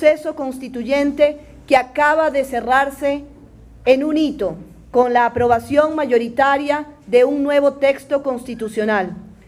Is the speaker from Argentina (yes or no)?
no; Ecuador; En mi país, el Ecuador